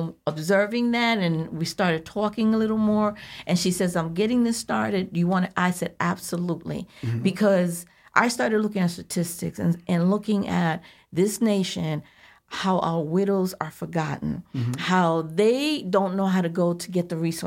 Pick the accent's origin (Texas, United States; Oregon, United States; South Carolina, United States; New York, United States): New York, United States; New York City; I was born and raised in New York City